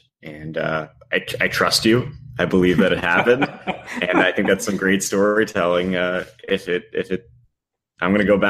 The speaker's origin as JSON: {"language": "English", "town": "Long Island", "region": "New York", "country": "United States", "tie": "born or raised there", "said": "Like, I grew up on Long Island."}